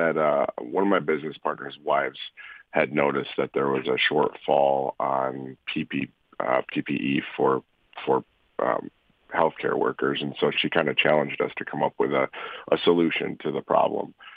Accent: Michigan, United States; I am here from West Michigan. I've been here most of my life

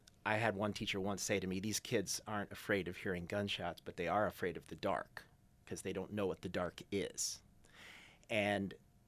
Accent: United States; I lived in Steuben County. I grew up in Steuben County in a very traditional suburban subdivision.

